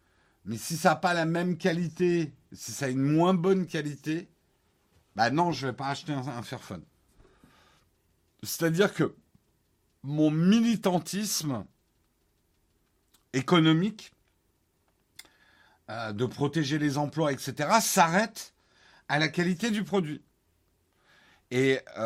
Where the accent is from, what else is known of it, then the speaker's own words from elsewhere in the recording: United States; French is a second language; now in France; Alors oui, j'ai passé mon enfance aux États-Unis, mais je ne suis pas né aux États-Unis.